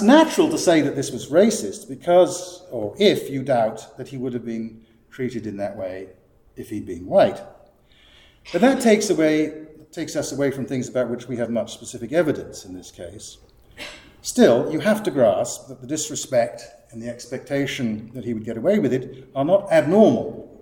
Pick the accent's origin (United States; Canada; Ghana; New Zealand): Ghana; I saw that as a child growing up in Ghana.